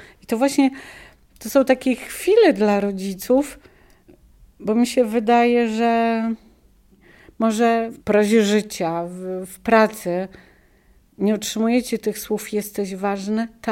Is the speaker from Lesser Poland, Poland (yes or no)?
no; Białystok, Podlaskie Voivodeship, Poland; born there; now in Warsaw, Poland; Urodziłam się w Białymstoku, kocham Białystok i w obecnej chwili jeszcze jestem w Warszawie.